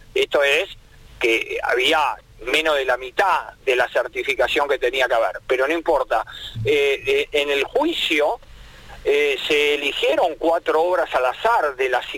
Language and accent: Spanish; Argentina; a mí me daría mucha vergüenza, ¿no? Como argentino, porque habla un poquito de lo que somos.